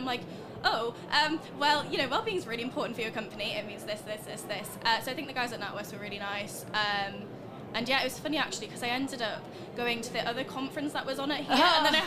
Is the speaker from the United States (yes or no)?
no; Newcastle, North East England, United Kingdom; I'm from Newcastle, but I'm currently a student at the University of York studying English literature.